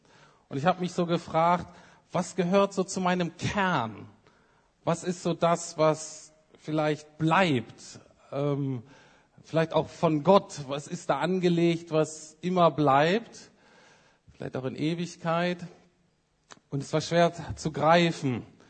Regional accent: Bremen, Germany; also born or lived in Heidelberg; ich bin in Bremen aufgewachsen, viertes von fünf Kindern, bin da zur Schule gegangen und bin dann am Ende dieser Zeit Christ geworden.

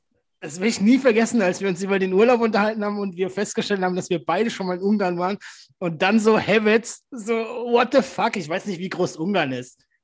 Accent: Baden-Württemberg, Germany; Also bis Frankreich ist von meiner Heimat ein halbes Stündchen.

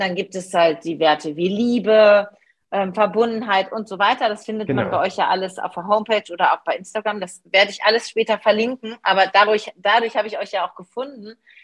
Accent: North Rhine-Westphalia, Germany; sagt man immer bei uns im Ruhrgebiet. Und da wohne ich ja nicht mehr

